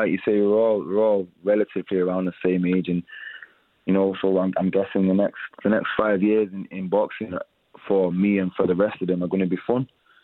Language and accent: English; United Kingdom; We're all from Britain.